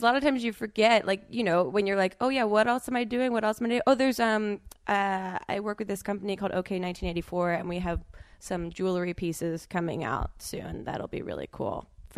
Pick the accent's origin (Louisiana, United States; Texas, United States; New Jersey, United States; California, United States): New Jersey, United States; Ooh, I mean, I'm from New Jersey, so obviously I love New Jersey.